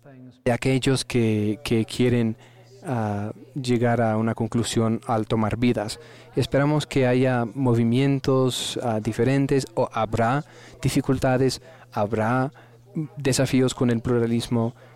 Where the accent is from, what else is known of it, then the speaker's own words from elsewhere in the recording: United States; En mi país, hace 30 años o 40 años, se llamaba el punto de fusión. Y el punto de fusión quería decir que cuando llegaba inmigrantes a Estados Unidos, que ellos se volvían americanos, estadounidenses